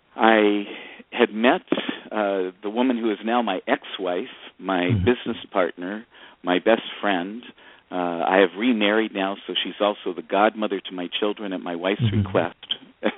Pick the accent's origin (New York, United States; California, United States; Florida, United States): California, United States; Los Angeles; also born or lived in Redding; So I was born in Northern California, in Redding, California. I like to say at the foot of Mount Shasta, the famous mountain in Northern California, but it was actually about 30 miles south of there. And I grew up in Los Angeles, went to Hollywood High School.